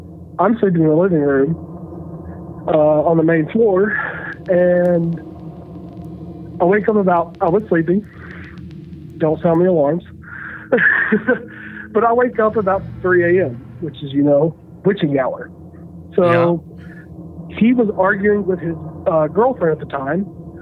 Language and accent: English; Tennessee, United States; now in Washington, United States; I'm from Tennessee, but I'm calling from the D.C. area.